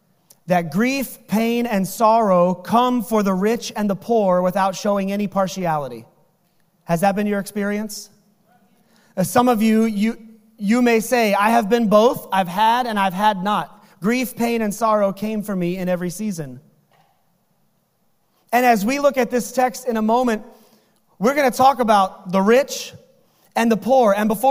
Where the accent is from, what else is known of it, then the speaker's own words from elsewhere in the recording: Texas, United States; born there; now in Queens, United States; I understand I come to you from Queens, New York, but before you turn your ears off, because you're not going to listen to a Yankee, just know I was born in South Texas.